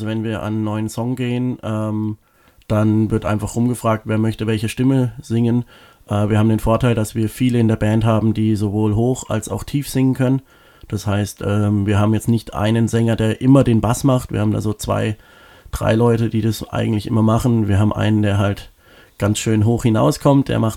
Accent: Freiburg, Baden-Württemberg, Germany; born there; Also ich bin hier in Freiburg geboren und ich gehe hier, glaube ich, auch nicht weg.

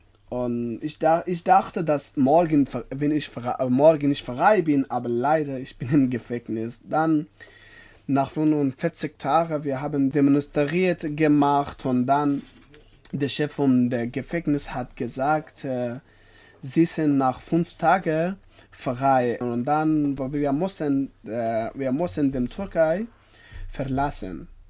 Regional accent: Afghanistan; German is a second language; now in Germany; ich komme aus Afghanistan. Seit 2 Jahren ich wohne in Deutschland.

